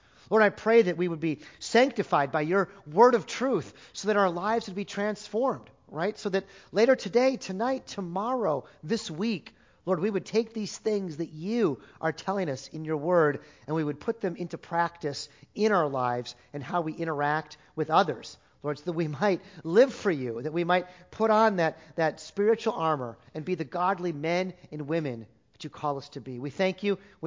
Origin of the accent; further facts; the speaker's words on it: Iowa, United States; But again, as you've read, we're from Iowa.